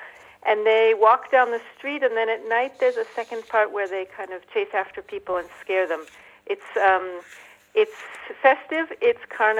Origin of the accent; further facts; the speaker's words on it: United States; I'm originally American